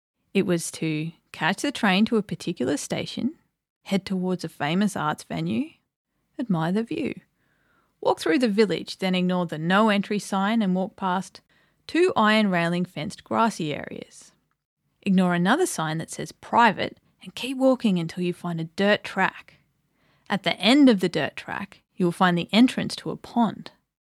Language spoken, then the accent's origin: English; Ipswich, Queensland, Australia; Growing up in Ipswich, it got hot, like 40 degrees and up, and it's fair to say that most of the housing wasn't up to this challenging weather.